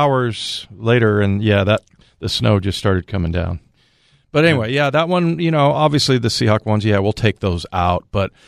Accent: California, United States; That just reminded me of football and growing up in California.

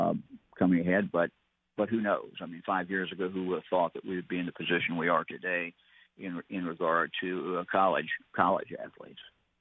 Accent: Ohio, United States; I'm from Southern Ohio, Southwest Ohio, longtime Reds fan.

